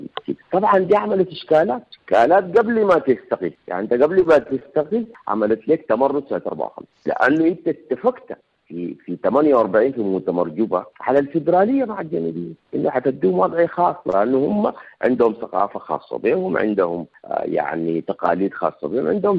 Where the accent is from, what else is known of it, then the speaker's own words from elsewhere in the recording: Sudan; نحن السودانيين اللي عرفنا المهد، عرفنا إنه نحن سودانيين